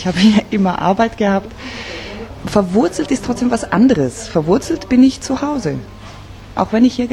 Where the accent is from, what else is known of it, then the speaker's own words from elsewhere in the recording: Graubünden, Switzerland; Das ist für mich als Bündner Mädchen, war für mich Zürich schon weit, weit, weit weg.